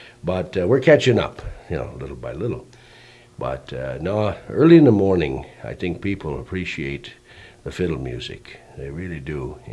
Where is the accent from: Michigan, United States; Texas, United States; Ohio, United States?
Michigan, United States; I was raised on the Flint Steel River, which flows into Lake Superior. And 20 miles upstream, there was nobody.